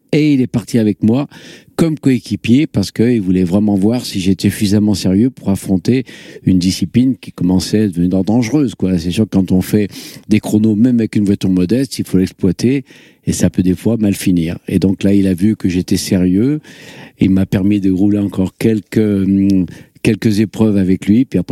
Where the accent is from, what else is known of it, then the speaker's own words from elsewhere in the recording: Gières, Auvergne-Rhône-Alpes, France; dans mon village de Gières, parce que je suis natif de Gières, un petit village à côté de Grenoble